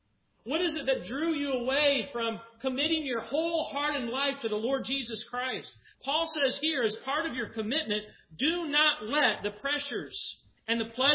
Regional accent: Colorado, United States; When I grew up in Colorado, I was a very devout fan of the Denver Broncos.

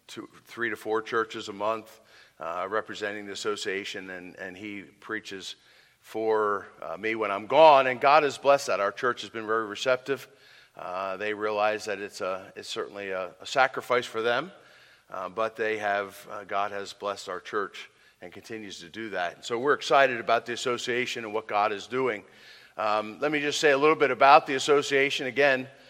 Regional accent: Pennsylvania, United States; also born or lived in Long Island, United States; I'm from the East Coast, Eastern Pennsylvania, and we pastored out there

